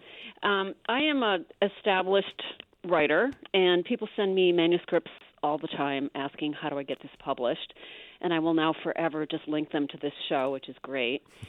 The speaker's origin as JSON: {"language": "English", "town": "Mexico", "region": "Maine", "country": "United States", "tie": "born or raised there", "said": "on my hometown Facebook page, and most hometowns have those, and he writes these beautiful, just they're little mini essays about growing up in Mexico, Maine."}